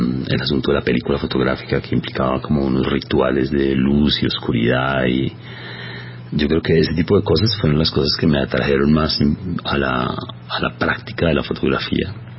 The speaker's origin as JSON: {"language": "Spanish", "region": "Bogotá", "country": "Colombia", "tie": "born there", "said": "Yo soy bogotano de nacimiento y he vivido todo el tiempo en la ciudad, he vivido en diferentes ciudades."}